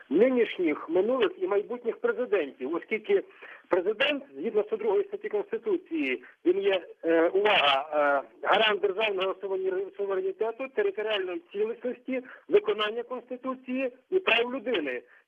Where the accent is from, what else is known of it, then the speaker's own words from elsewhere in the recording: Ivano-Frankivsk Oblast, Ukraine; з Прикарпаття.